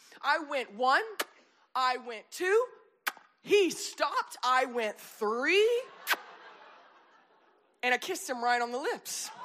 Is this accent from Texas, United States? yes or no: yes; Texas, United States; Now, as a Texan, this is strange behavior. We don't kiss strangers in Texas, okay?